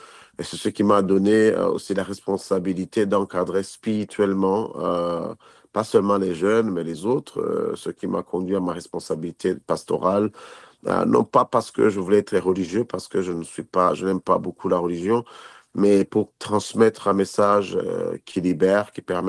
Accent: North, Burundi; born there; moi, je suis né au Burundi, au nord du Burundi.

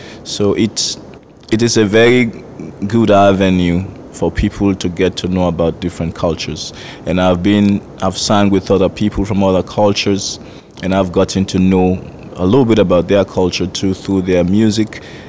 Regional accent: Freetown, Western Area, Sierra Leone; now in Halifax, Canada; I'm from Sierra Leone, Freetown, and now I live here in Halifax, Nova Scotia.

